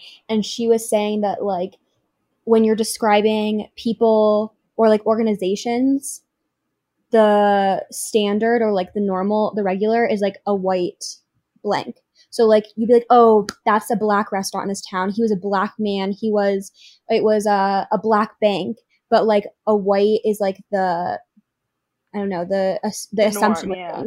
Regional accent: Idaho, United States; I'm from Idaho. My parents are pretty conservative.

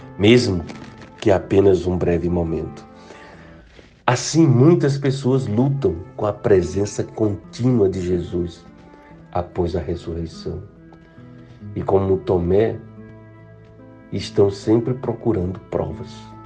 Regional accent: Pernambuco, Brazil; now in Brasília, Brazil; minha identidade é negra, sou careca, sou barba branca e sou pernambucano. E atualmente bispo na Diocese Anglicana de Brasília.

